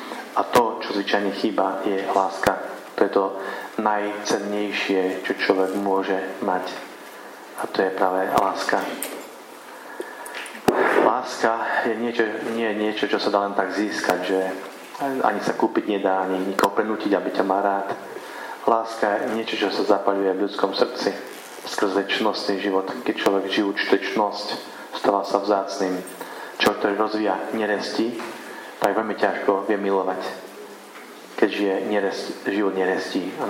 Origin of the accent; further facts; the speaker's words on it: Košice, Košice Region, Slovakia; pochádzam z Košic